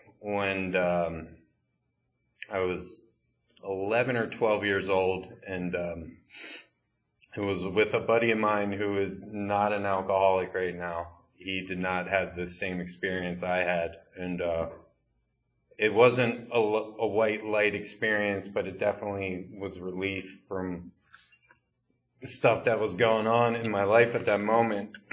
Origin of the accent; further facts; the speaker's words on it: Pennsylvania, United States; I am originally from Chester County, Pennsylvania, and I'm the youngest of four